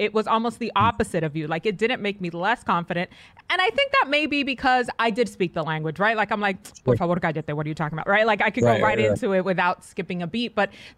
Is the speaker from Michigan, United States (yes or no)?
no; New York, United States; first language Spanish; English is a second language; also born or lived in Santo Domingo, Dominican Republic; But Spanish was my first language. The first 3 years of my life were spent in Santo Domingo. And it's funny because there is that duality, right? Like in New York, everyone's like, oh, she's hella Dominican.